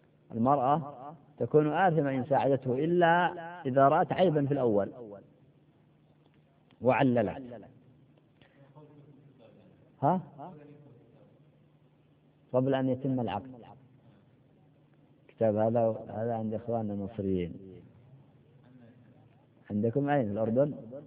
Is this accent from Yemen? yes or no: yes; Yemen; ما يقال عندنا في اليمن يقال عصفور في اليد ولا عشرة فوق الشجرة